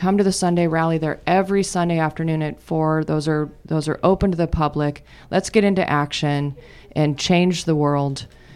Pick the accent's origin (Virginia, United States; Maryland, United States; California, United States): California, United States; San Diego; You know, we're from San Diego, and the segregation is somehow a little less obvious.